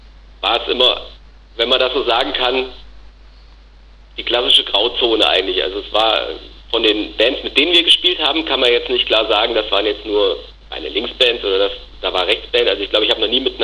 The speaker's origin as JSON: {"language": "German", "town": "Hünfeld", "region": "Hesse", "country": "Germany", "said": "Aus Hünfeld, das ist in der Nähe von Fulda."}